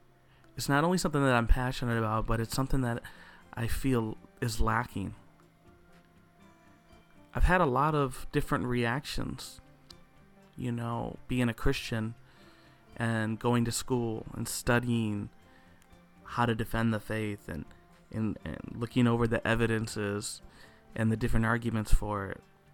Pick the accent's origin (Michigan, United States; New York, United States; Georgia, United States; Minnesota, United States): Michigan, United States; Flint; I'm coming from Flint, Michigan.